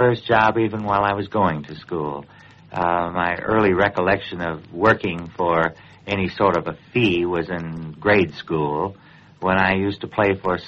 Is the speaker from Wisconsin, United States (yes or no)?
yes; Milwaukee, Wisconsin, United States; I'm from Milwaukee, Wisconsin. I was born there